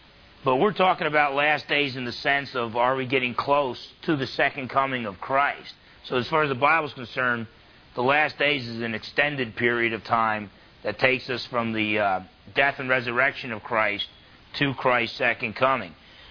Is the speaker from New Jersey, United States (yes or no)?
yes; New Jersey, United States; when I was a boy growing up in Jersey